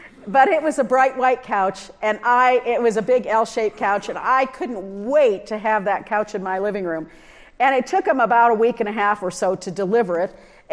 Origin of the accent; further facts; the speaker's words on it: Nebraska, United States; I'm from a Midwestern, I'm not from a farm community, but the Midwest, I'm from Nebraska.